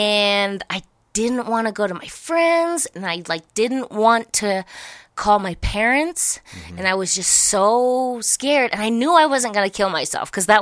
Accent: Colorado, United States; I said, " … I'm from Colorado."

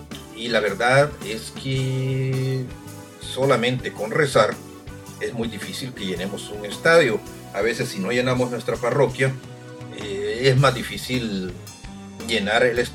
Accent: El Salvador; yo recuerdo hace más de 10 años en mi país, El Salvador

